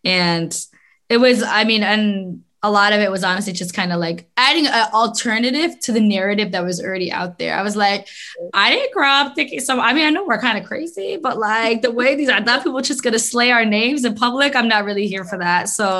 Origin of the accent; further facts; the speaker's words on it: Connecticut, United States; I grew up in Connecticut, so...